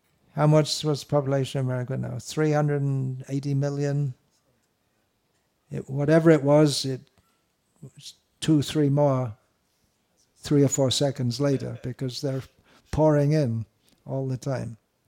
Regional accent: United Kingdom; Okay, I'm from Britain.

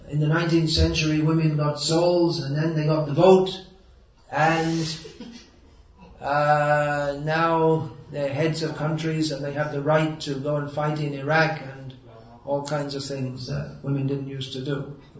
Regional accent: England, United Kingdom; born there; I was born in England, so we were taught that democracy started in England.

